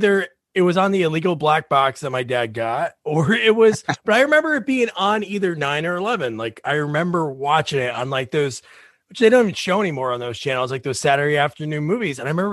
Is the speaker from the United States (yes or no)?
yes; New Jersey, United States; And maybe it's because I'm from New Jersey, he's from New York, maybe that's why we had the connection